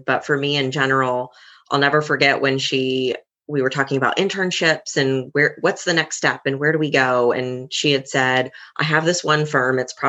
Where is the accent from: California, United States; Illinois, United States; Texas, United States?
Texas, United States; Plano; I was up in the Plano area. So I actually went to Carrollton School District.